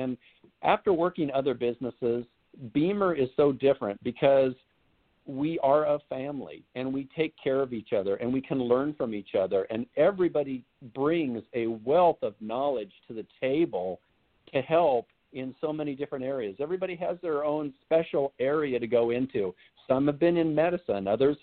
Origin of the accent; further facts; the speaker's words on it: Iowa, United States; moved away as an adult; now in California, United States; I was born and raised in Iowa, so I was always raised with everybody helping out everybody. Neighbor takes care of neighbor, and then I moved out to California to work as a paramedic.